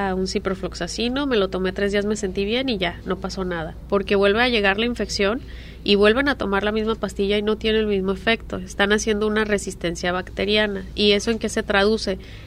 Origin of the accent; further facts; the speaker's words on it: Guadalajara, Jalisco, Mexico; Yo soy de Guadalajara, entonces cuando voy a Mérida a hacer la especialidad